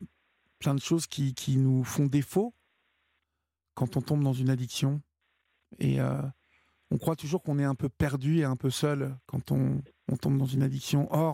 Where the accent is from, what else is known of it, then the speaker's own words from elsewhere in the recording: Évreux, Normandy, France; C'est exactement, comme je suis d'Evreux